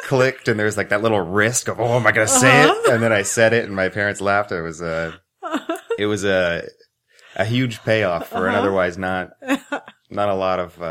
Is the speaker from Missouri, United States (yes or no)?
no; Plano, Texas, United States; also born or lived in Oklahoma; now in Austin, United States; I grew up in Plano outside of Dallas, and then I went to the University of Oklahoma, and when I graduated, I moved straight to Austin just to do more stand-up, yeah.